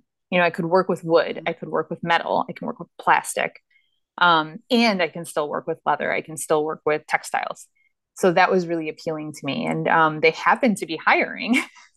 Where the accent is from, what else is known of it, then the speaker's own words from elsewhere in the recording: Detroit, Michigan, United States; you know, I'm from the Detroit area.